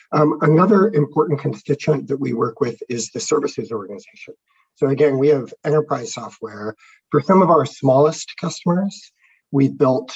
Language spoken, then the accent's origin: English; Palo Alto, California, United States; moved away as an adult; now in Bellevue, United States; I'm from California. I grew up in Palo Alto and actually moved up to Washington for Concur about 11 years ago.